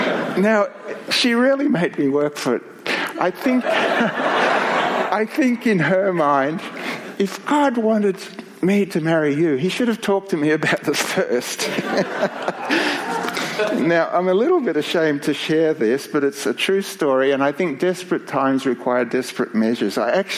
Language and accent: English; Myrtleford, Victoria, Australia; when I was a kid growing up in Myrtleford